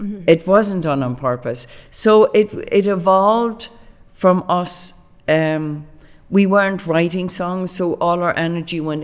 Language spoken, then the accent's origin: English; Ireland; English is a second language; because there was only down the west coast of Ireland, little pockets of it.